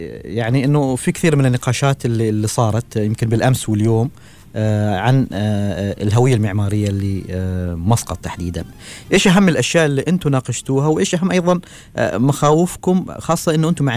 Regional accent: Muscat, Muscat Governorate, Oman; نشوف في بعض المناطق عندنا في مسقط

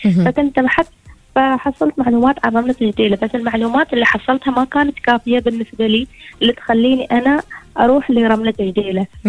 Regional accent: Oman; وأنا عمانية

